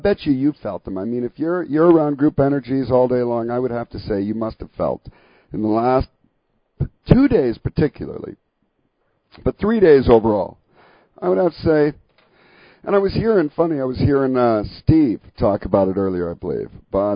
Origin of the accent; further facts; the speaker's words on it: Canada; accent: Canadian; It must be something to do with my Canadian accent.